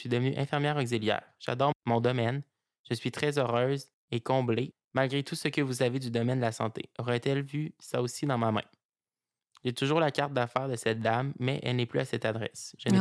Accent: Gatineau, Quebec, Canada; Je viens de Gatineau et j'étudiais à l'Université d'Ottawa.

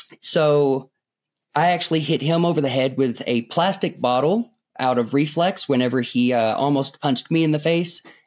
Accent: Kennett, Missouri, United States; moved away as an adult; also born or lived in Springfield; now in Cusco, Peru; Yeah, I'm from Kennett, Missouri. I was born and raised there. I moved to Springfield for college. But other than that, I've never lived outside of Missouri. I went from Missouri to Cusco, Peru.

